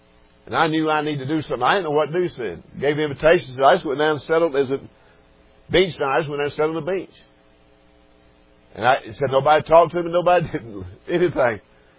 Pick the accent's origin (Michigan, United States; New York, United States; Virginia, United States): Virginia, United States; Blacksburg; I can still remember, I was born and raised in Blacksburg, where Brother Harold lives.